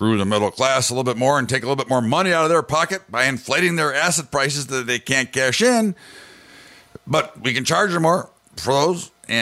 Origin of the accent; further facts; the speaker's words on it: Evanston, Illinois, United States; I'm from Chicago, and, of course, I'm a fan of Northwestern. Didn't go there, but, their local school. Actually, in the town I grew up in, Evanston, Illinois.